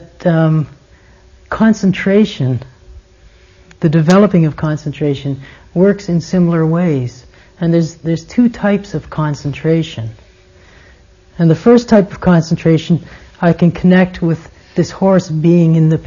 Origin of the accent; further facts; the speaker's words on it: Canada; when I was much younger and growing up in Canada, there's a tradition in Canada of the cowboys having rodeos.